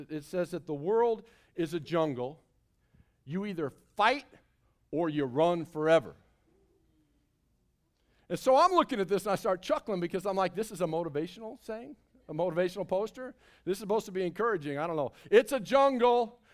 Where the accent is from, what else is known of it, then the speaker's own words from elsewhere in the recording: Mount Vernon, Illinois, United States; Well, I grew up in Mount Vernon, Illinois, back in the 1980s.